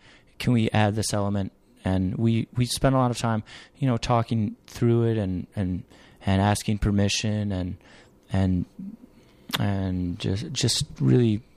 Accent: Iowa, United States; born there; Well, you know, I was born in Northeast Iowa. And my on a dairy goat farm

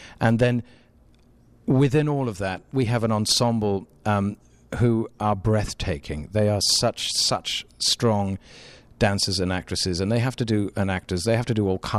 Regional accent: Wales, United Kingdom; I'm Welsh, so, you know, we've always liked to sing song from South Wales.

